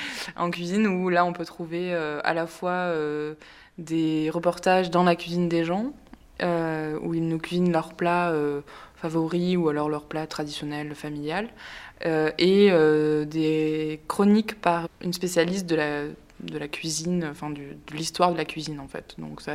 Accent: Occitanie, France; Moi, je suis originaire du Tarn et je viens de Toulouse, donc il y a une grande ville.

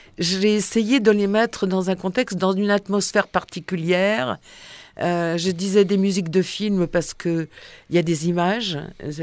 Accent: Paris, Île-de-France, France; Étant montmartroise, je connais bien, je suis née à Montmartre

